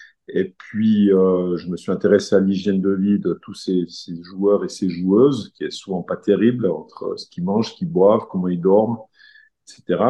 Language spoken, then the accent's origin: French; Jura, Switzerland; Moi, je viens du Jura suisse.